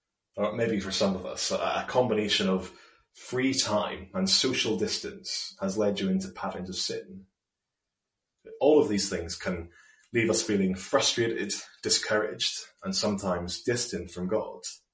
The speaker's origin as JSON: {"language": "English", "town": "Portadown", "region": "Northern Ireland", "country": "United Kingdom", "tie": "born or raised there", "said": "runs between Newry and my hometown of Portadown."}